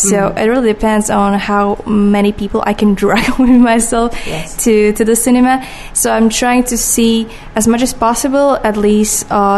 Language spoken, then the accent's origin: English; Slovakia; I'm from Slovakia. I'm a filmmaker.